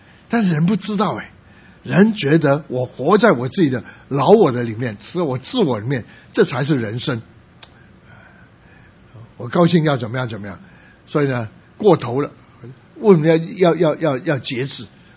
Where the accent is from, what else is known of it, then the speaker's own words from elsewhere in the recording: Guangdong, China; 我们是广东人，我们这老广是最麻烦，什么都吃